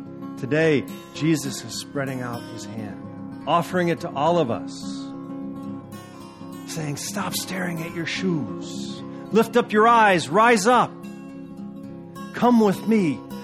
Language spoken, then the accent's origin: English; Chicago, Illinois, United States; born there; But as it is, I was born in Chicago. And we knew nothing about subtlety in Chicago.